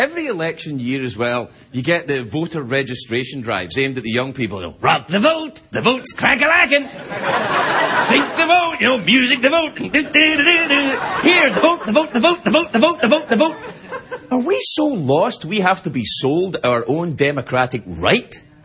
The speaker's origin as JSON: {"language": "English", "country": "United States", "said": "I'm an American. This country is at war right now."}